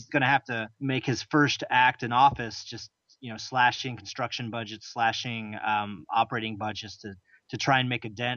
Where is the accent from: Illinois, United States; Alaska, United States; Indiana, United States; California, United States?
Alaska, United States; I'm from Alaska, and I can tell you all through my life, you've always heard politicians talk about, look, we need to diversify.